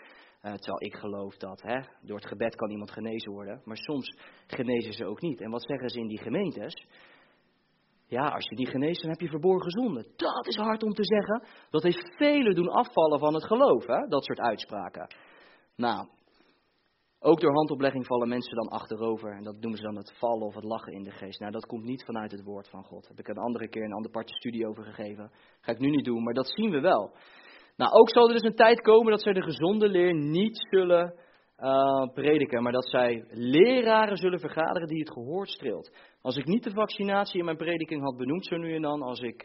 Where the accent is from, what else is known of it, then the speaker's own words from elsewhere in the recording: Bleiswijk, South Holland, Netherlands; born there; ik ben in Blijswijk geboren